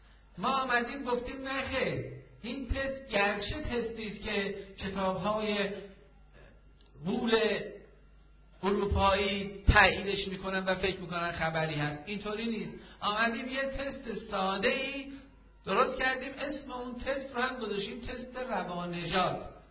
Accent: Iran; به عنوان یک مسلمان و به عنوان یک ایرانی

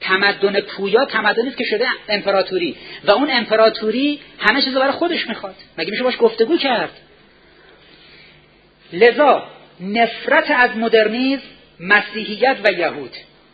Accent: Iran; به هر کی تو خیابون نگاه میکنیم به عنوان یه ایرانی احساس کنیم

